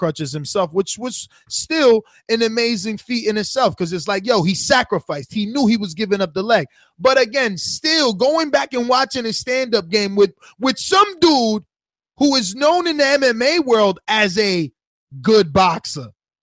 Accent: East Coast, United States; See, I'm from the East Coast too.

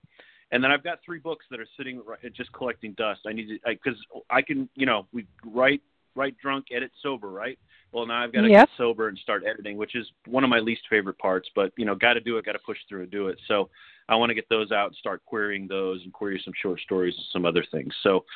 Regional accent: San Diego, California, United States; They're going to be based on a detective who's based in San Diego, which is my hometown. So I know it and I can write about it.

